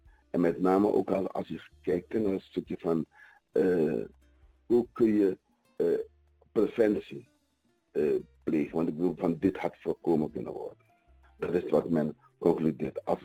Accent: Suriname; het raakt ons, hè, als Surinamers, omdat het is ons Surinamers

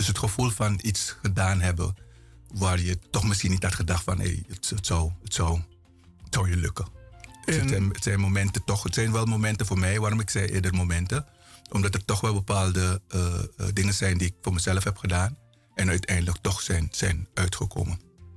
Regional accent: Paramaribo, Suriname; Ik ben in Paramaribo opgegroeid.

